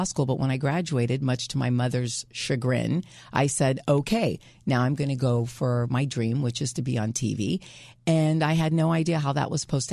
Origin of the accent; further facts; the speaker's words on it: California, United States; also born or lived in San Francisco; I grew up pretty much in and around Southern California. I was born in San Francisco.